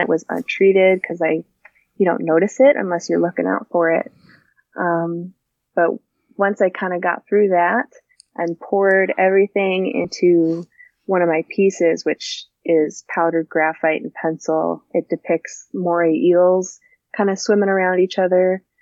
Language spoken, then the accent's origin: English; Illinois, United States; I grew up in the North Shore suburbs of Chicago.